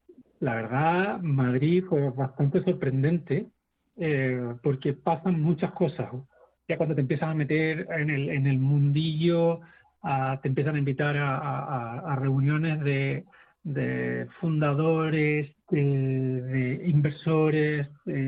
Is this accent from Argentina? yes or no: no; Chile; yo soy chileno